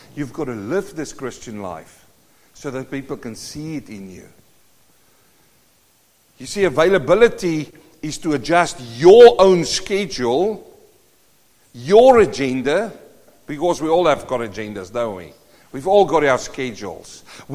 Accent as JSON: {"language": "English", "country": "South Africa", "said": "I come from South Africa."}